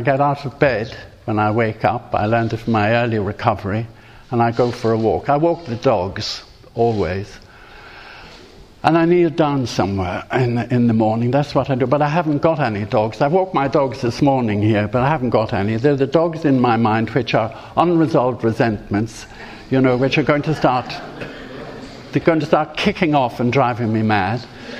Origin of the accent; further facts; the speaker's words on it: Ireland; And I felt like the Irish country bumpkin I am. I come from the Irish country.